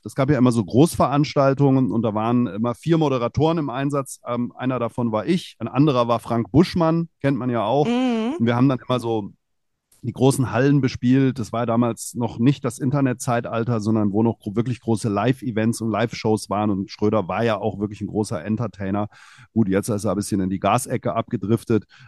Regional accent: Hesse, Germany; aufgewachsen bin ich im Rhein-Main-Gebiet und habe dann Bauingenieurwesen studiert

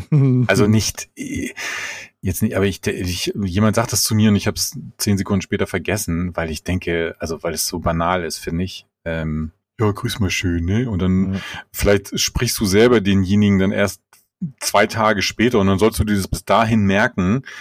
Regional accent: Italy; als Italiener

